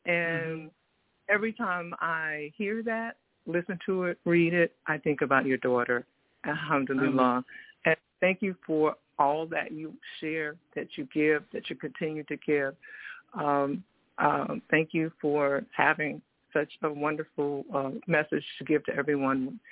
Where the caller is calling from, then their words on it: Fayetteville, North Carolina, United States; from Fayetteville, North Carolina.